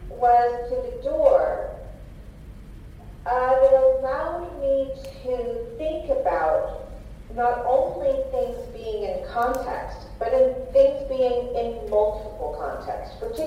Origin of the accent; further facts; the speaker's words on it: United States; Well, I'm an American, but I also have a Swedish passport and a UK passport.